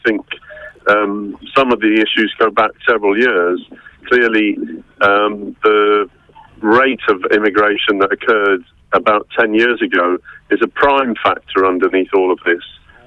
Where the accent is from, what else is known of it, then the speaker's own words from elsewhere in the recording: Scotland, United Kingdom; born there; I was born in Scotland.